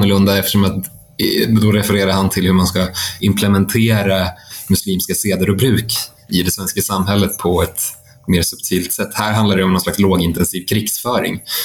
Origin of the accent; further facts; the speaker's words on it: Sweden; Det här är någonting som vi infödda svenskar är väldigt väl införstådda